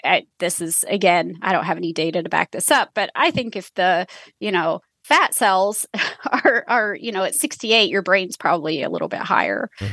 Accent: Kentucky, United States; I mean, I grew up in Kentucky and, you know, neither of my parents went to college and I was not expected to go to college.

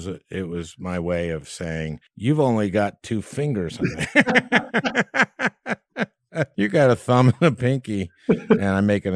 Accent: St. Louis Park, Minnesota, United States; I grew up in St. Louis Park. Growing up, I knew nothing about farming.

